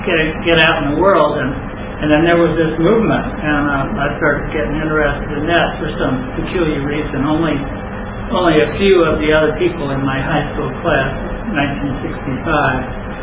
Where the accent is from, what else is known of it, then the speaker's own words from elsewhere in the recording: Ohio, United States; I grew up in Ohio. I didn't even know any black people.